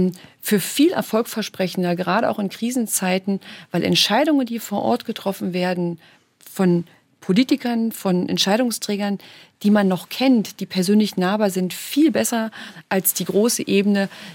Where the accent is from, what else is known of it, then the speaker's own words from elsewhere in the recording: Germany; Gerade wenn man weiß, dass ich hinter dem Eisernen Vorhang groß geworden bin in der DDR